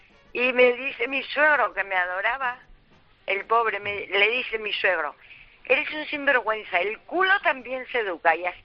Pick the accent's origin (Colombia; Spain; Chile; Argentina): Spain; Asturias; soy asturiana, imagínate